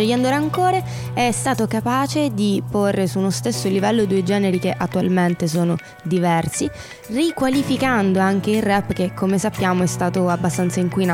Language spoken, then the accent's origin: Italian; Messina, Sicily, Italy; vengo da Messina